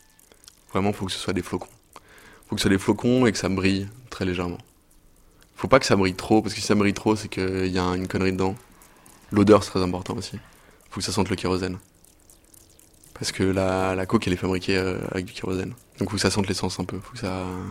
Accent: Lyon, Auvergne-Rhône-Alpes, France; À Lyon, dans la banlieue de Lyon. Dans des tours, quartier populaire. Je devais être le mec le plus blanc, je pense, de mon quartier.

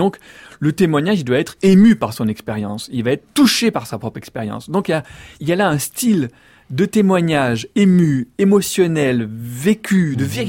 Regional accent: France; moi aussi, je suis catholique au sens où je suis français

